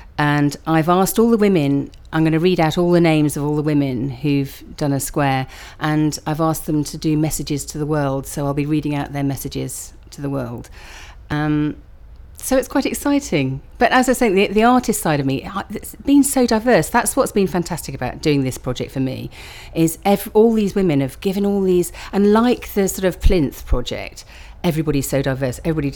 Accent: East Midlands, United Kingdom; my date of birth is the 11th of the 3rd, 58 and I'm from Nottinghamshire.

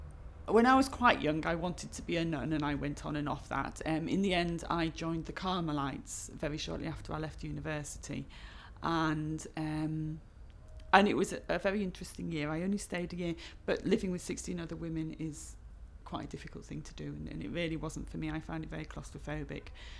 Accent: East Midlands, United Kingdom; I'm 46 years old and I'm from Lincolnshire.

